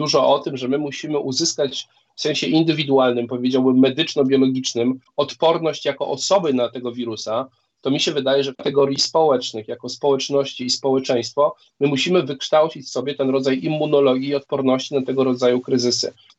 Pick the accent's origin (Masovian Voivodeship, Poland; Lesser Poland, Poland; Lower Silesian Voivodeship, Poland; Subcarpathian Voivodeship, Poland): Masovian Voivodeship, Poland; Warsaw; chociaż jestem z Warszawy